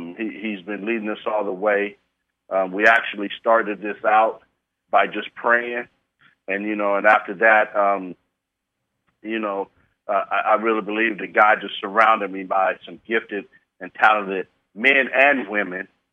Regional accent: Sacramento, California, United States; Well, as a young person growing up, I was in Del Paso Heights, and then I grew up in the South area.

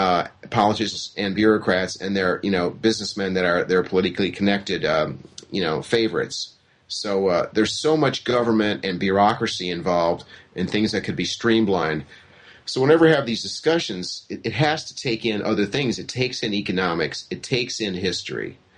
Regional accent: United States; I'm an American who actually knows world geography.

